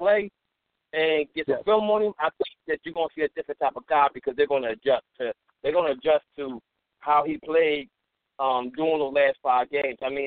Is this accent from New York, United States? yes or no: no; Missouri, United States; I'm from Missouri, the show me state.